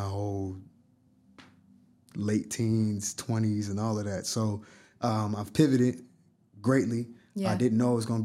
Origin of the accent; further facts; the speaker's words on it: Moreno Valley, California, United States; because I come from Moreno Valley, California. Back in the time that I was growing up in Moreno Valley, there wasn't much of anything out there.